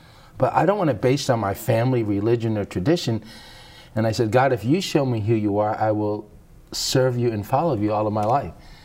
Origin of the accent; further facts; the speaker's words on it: Washington, District of Columbia, United States; Actually in Washington, D.C.